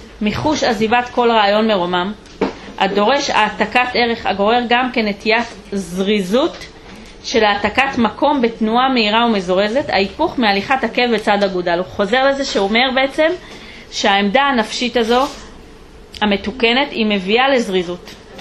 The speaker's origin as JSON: {"language": "Hebrew", "town": "Jerusalem", "region": "Jerusalem District", "country": "Israel", "also_born_or_lived": "United States", "said": "אני באתי מירושלים, אמרתי לכם, היה לנו גם כמה שנים בארצות הברית"}